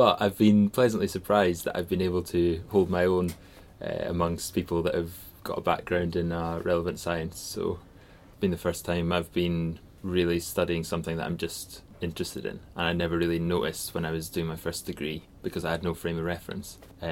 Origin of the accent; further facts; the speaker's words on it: Edinburgh, Scotland, United Kingdom; I'm from Edinburgh.